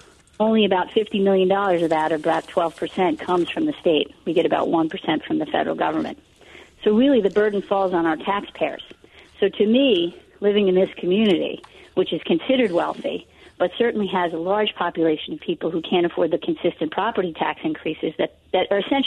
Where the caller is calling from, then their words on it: Doylestown, Pennsylvania, United States; I am calling from Doylestown. My kids attend the Central Bucks School District in Bucks County